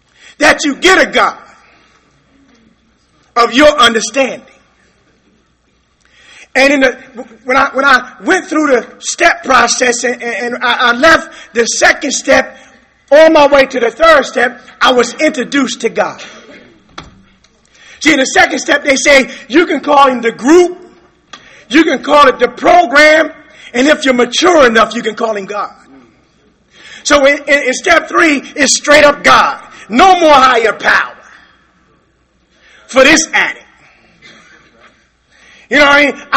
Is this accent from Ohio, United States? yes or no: no; Trenton, New Jersey, United States; And for those who don't know, I'm from Trenton, New Jersey.